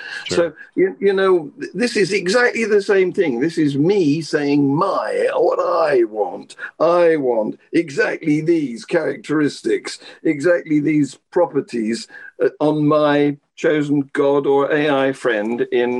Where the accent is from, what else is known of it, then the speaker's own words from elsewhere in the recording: England, United Kingdom; I'm an Englishman, and I don't do emotions, happy or sad.